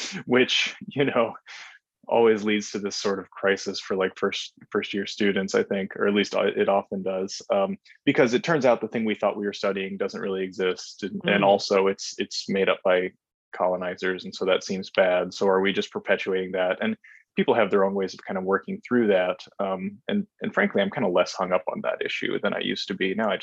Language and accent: English; North Dakota, United States; Yeah, I am from North Dakota, or I went to high school there at least. And so I also went to college there at the University of North Dakota.